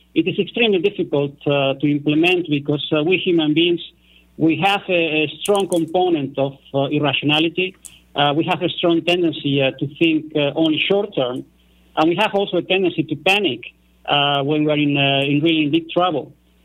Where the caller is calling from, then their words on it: Netherlands; I'm calling from the Netherlands. I'm calling in the Netherlands